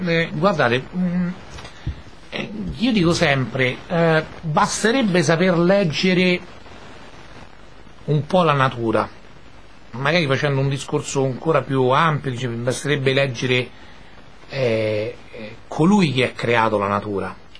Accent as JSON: {"language": "Italian", "town": "Maccarese", "region": "Lazio", "country": "Italy", "said": "Cioè io sono di Maccarese"}